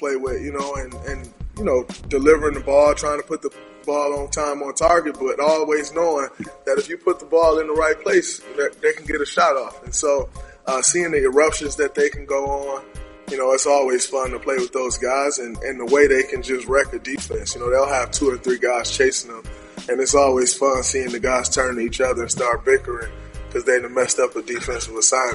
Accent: Saginaw, Michigan, United States; And, you know, I'm from Saginaw. You grow up on the basketball court. That's what you do. You talk junk. That's just a way of life, the way we grew up.

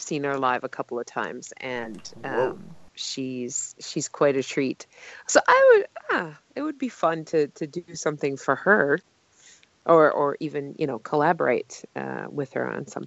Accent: Canada; now in United States; in my home country, my native country, it's really exciting for me to see, the American fans like standing up and yeah, coming to the plate. So let's get some more Canadians out there.

